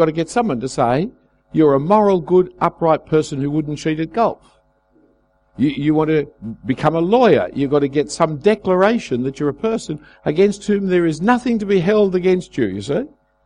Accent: Australia; Actually, I was a British citizen by birth, but then Britain kicked Australia out, so I'm now an Australian citizen.

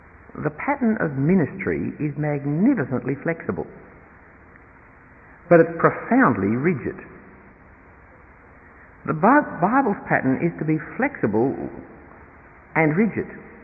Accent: Australia; now in England; As an Australian in England, I am overwhelmed by history.

